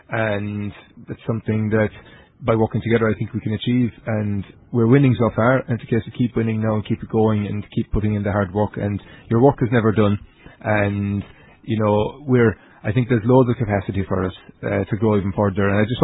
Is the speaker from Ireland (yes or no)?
yes; Ireland; it's in our DNA, I think, as Irish people, to be welcoming.